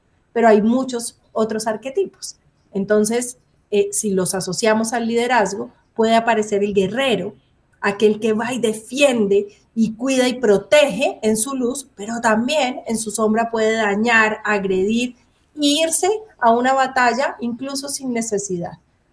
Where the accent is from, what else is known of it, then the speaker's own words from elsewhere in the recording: Antioquia, Colombia; yo soy colombiana con una cultura antioqueña